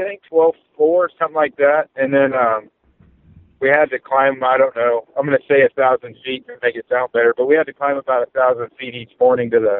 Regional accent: Oregon, United States; Well, I'm from Oregon, and it means you're gay.

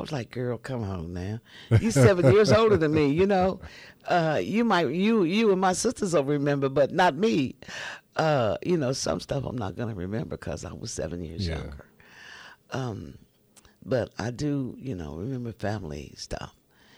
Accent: Kansas, United States; We grew up as kids in Kansas.

